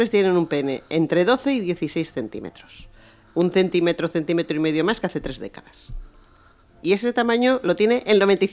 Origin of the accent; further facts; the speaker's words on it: Valencia, Valencian Community, Spain; moved away as an adult; now in Cádiz, Spain; Yo soy de Valencia, lo que pasa que hice, me fui a hacer la residencia a Cádiz y he estado 35 años en Cádiz, felizmente, sí.